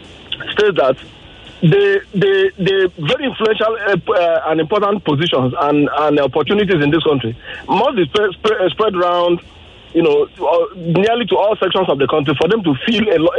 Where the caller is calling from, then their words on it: Ogba, Lagos, Nigeria; Yes, I'm calling from Ogba.